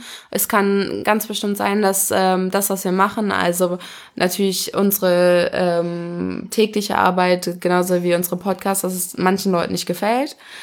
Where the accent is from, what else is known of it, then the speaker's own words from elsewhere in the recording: Wolfhagen, Hesse, Germany; Geboren bin ich in Wolfhagen. Das ist ein ganz kleines Dorf in der Nähe von Kassel, falls das irgendjemand was sagt. Und dann habe ich, glaube ich, bis ich 14 war oder sowas in der Nähe, also außerhalb mäßig von Kassel gewohnt. Und mit 15 bin ich nach Kassel gezogen